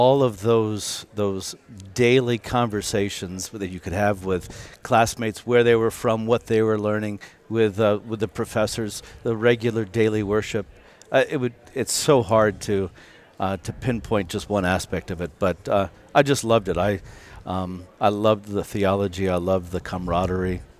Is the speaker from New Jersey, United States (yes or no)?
no; Virginia, United States; Well, I grew up outside of Washington, D.C., in Virginia. More or less, my dad's job caused us to move around quite a bit. But Virginia, I was born there. I think of myself as having been raised there.